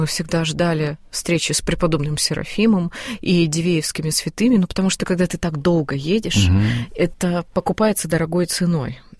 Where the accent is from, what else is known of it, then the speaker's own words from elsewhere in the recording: Krasnoyarsk, Krasnoyarsk Krai, Russia; Мы из Красноярска с родителями